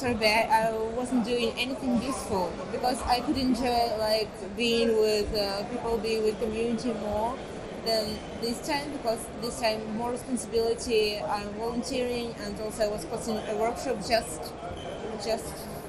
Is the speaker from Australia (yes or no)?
no; Ukraine; I'm from Ukraine. Sometimes I code.